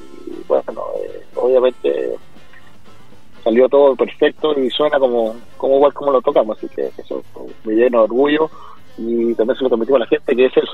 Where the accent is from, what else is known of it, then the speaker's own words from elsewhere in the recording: Pichilemu, O'Higgins, Chile; Bueno, nosotros somos acá de Pichilemu, de Chile. Está un poquito hacia el sur de la capital de Chile.